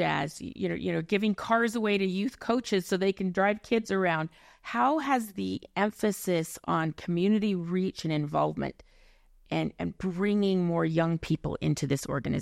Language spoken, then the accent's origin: English; Utah, United States; so I grew up in Utah just a sports fan my whole life.